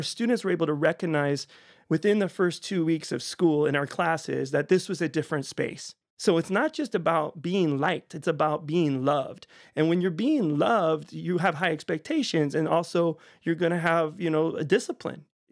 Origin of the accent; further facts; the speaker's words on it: California, United States; I grew up in the Bay Area. It was, you know, it's always had a reputation of being a progressive part of the United States.